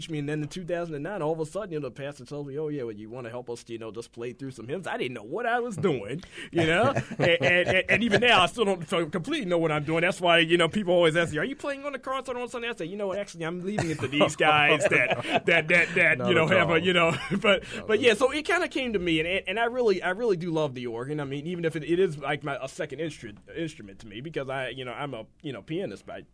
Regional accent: Baltimore, Maryland, United States; Yeah, I grew up there, and that was really where I had my first official, you know, position.

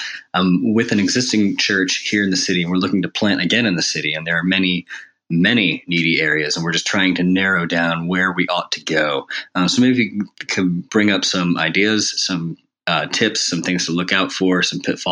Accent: United States; now in Manchester, United Kingdom; I'm an American planting a church in Manchester, England.

